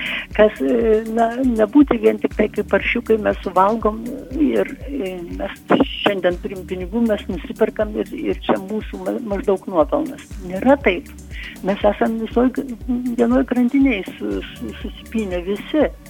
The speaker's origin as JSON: {"language": "Lithuanian", "region": "Dzūkija", "country": "Lithuania", "said": "Aš esu dzūkė, dzūkijoje tuo metu labai daug buvo baravykų"}